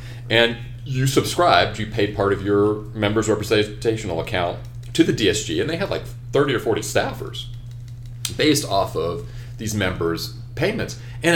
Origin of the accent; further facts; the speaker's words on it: Carolina, United States; I'm from Carolina.